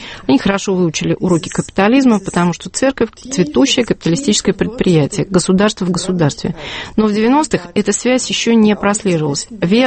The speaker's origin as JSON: {"language": "Russian", "region": "Bavaria", "country": "Germany", "said": "Я из Баварии, поэтому для меня это совершенно нормально."}